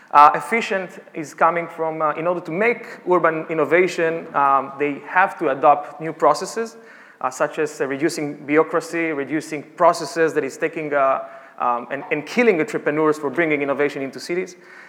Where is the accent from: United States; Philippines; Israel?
Israel; Tel Aviv, Tel Aviv District; English is a second language; I came from Tel Aviv, and it's a really honor to be here